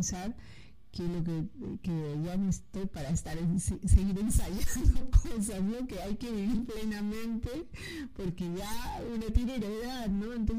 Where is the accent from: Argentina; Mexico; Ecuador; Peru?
Peru; Lima; now in Barcelona, Spain; yo soy de Lima